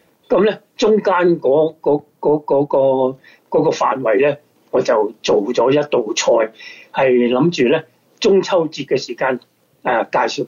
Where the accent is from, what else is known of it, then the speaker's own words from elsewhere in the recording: Hong Kong; 我系香港人